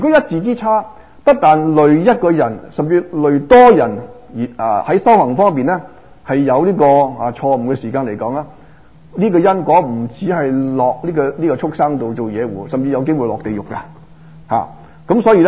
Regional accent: Guangdong, China; 如果以我们广东人俗语讲

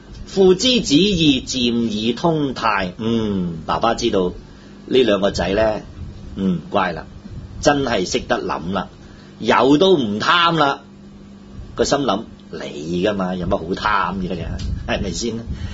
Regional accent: China; 我哋中國人一句叫做咩話？

